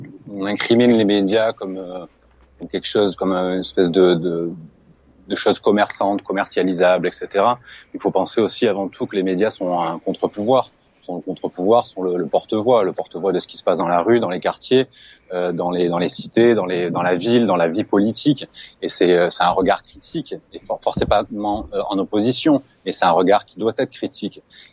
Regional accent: France; en tant que Français

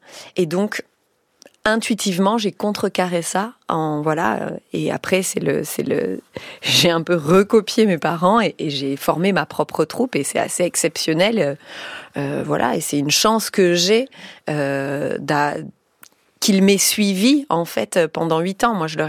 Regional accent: Marseille, Provence-Alpes-Côte d'Azur, France; Alors Marseille, moi j'ai grandi à Marseille. Mes parents ont j'ai grandi dans une troupe de théâtre dans les quartiers nord

